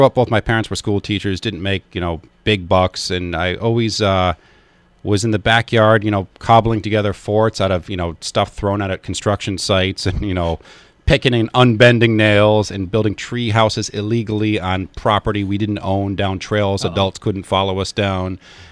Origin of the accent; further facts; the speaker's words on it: Madison, Connecticut, United States; Madison. I grew up in Madison, Connecticut.